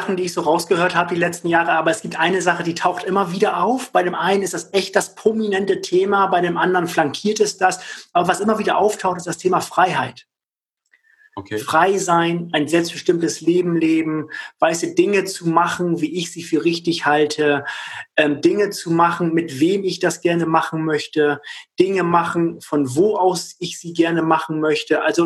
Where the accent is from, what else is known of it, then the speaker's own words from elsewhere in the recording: Hamburg, Germany; ich komme aus Hamburg, ich komme vom flachen Land, ich habe keine Ahnung von Bergsteigen.